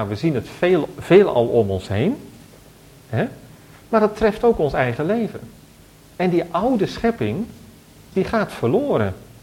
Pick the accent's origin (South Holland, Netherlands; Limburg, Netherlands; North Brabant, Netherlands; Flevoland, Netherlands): South Holland, Netherlands; Alphen aan den Rijn; In Alphen op het Lyceum stond dat ook, waar ik opgegroeid ben.